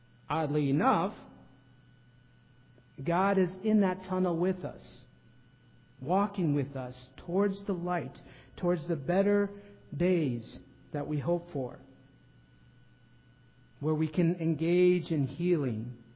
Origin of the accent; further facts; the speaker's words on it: South Dakota, United States; Just in a community north of where I grew up in South Dakota, they've had complete crop loss already